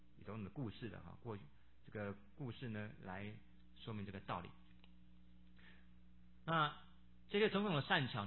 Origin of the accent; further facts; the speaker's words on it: China; 我们中国人